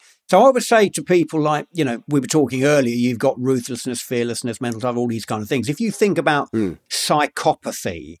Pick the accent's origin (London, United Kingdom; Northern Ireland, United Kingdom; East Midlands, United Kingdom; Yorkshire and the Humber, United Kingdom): London, United Kingdom; I grew up in London, by the way, but... in a pretty rough part of London